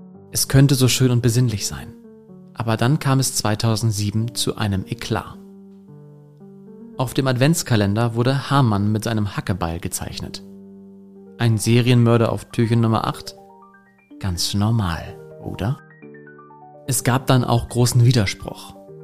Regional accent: Hanover, Lower Saxony, Germany; Klar, das müssen wir als Hannoveraner ja auch sagen.

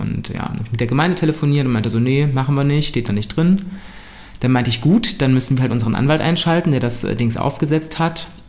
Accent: Eifel, Germany; Bei uns in der Eifel auch so, dass immer ein Kasten Bier kalt.

